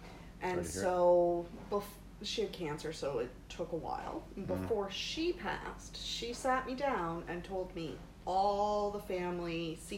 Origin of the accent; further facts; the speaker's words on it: Lower Sackville, Nova Scotia, Canada; moved away as an adult; also born or lived in Northwest Territories; now in Nanaimo, Canada; I am 41. I currently live in British Columbia, so in Nanaimo, but I grew up here in Lower Sackville. And so I moved away about 20